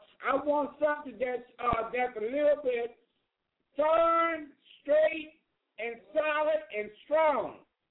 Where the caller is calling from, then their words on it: Lancaster, California, United States; Lancaster, California.